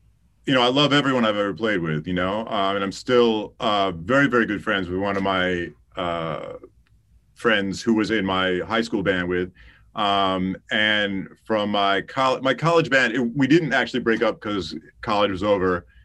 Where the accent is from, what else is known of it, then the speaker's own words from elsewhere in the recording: Queens, New York, United States; growing up in New York, exposed to all this stuff, but also New York was a center of really great R&B music. Where I lived in Queens, had a lot of amazing R&B and jazz musicians living there.